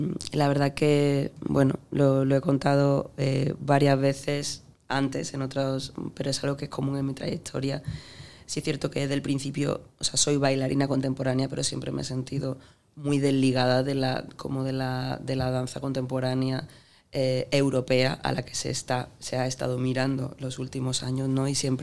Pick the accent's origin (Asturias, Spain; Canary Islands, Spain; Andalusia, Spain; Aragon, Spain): Andalusia, Spain; y también en mi tierra, en Andalucía, ¿no?